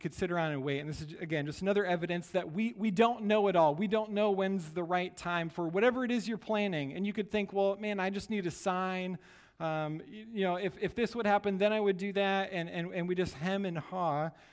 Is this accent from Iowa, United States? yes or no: yes; Iowa, United States; I grew up in the Midwest in Iowa, and we had tornadoes that would just, you know, kind of pop up all over.